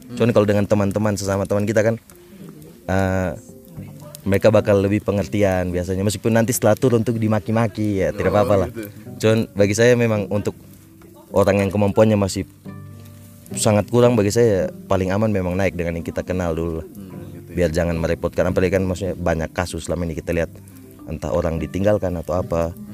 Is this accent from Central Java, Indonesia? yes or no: no; East Nusa Tenggara, Indonesia; karena saya pikir saya dari NTT saya cukup kuat ya Bang